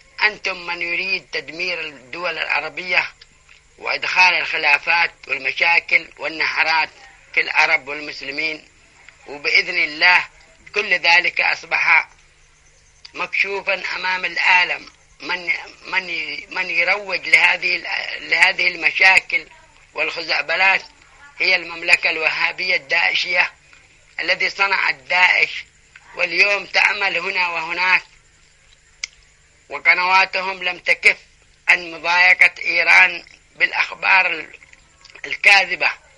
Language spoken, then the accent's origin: Arabic; Yemen; نحن يمنيين ونحن أهل الإيمان والحكمة،